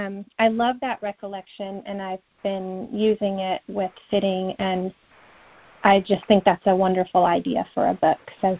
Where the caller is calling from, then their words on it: Ben Lomond, California, United States; I'm calling from the Santa Cruz Mountains, Ben Lomond, California.